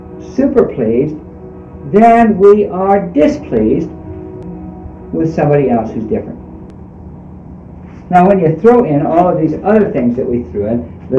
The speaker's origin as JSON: {"language": "English", "town": "Omaha", "region": "Nebraska", "country": "United States", "said": "I came from Omaha, and Omaha is obviously the best town in the country."}